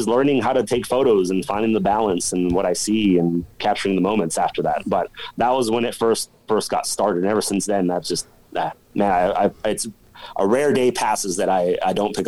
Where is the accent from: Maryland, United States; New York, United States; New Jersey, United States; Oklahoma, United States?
Oklahoma, United States; Oklahoma City; I grew up street racing in Oklahoma City, right?